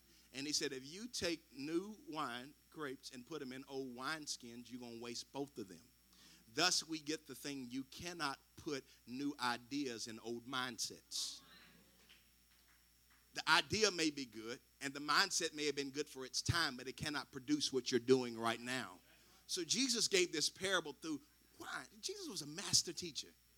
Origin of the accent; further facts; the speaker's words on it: Shelbyville, United States; It didn't bother me. I grew up in Shelbyville.